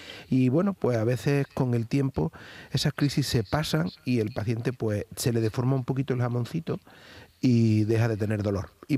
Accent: Carcabuey, Andalusia, Spain; Carcaboy es mi pueblo. Yo soy de la subbética cordobesa.

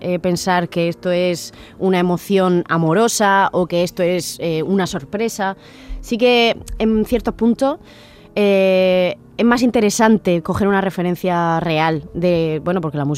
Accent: Region of Murcia, Spain; la de la región de Murcia, que es de donde yo soy

